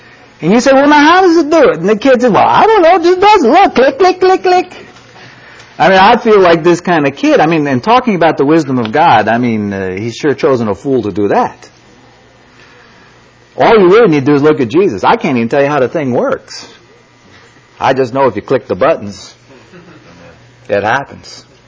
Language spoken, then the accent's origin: English; New York, United States; accent: New York; For me, you got to put up with my New York accent, with my joking, with my chasing rabbits, with my crazy ideas, with my strange way.